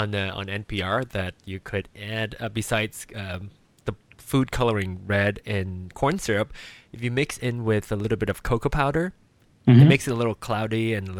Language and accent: English; Malaysia; I grew up in Malaysia in a tropical country